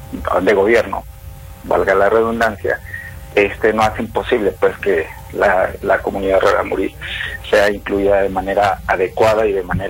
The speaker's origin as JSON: {"language": "Spanish", "town": "Narogachi", "region": "Chihuahua", "country": "Mexico", "tie": "born or raised there", "said": "Antes que ser abogado soy Rarámuri, originario de la Sierra Tarahumara, de la comunidad Rarámuri de Narogachi."}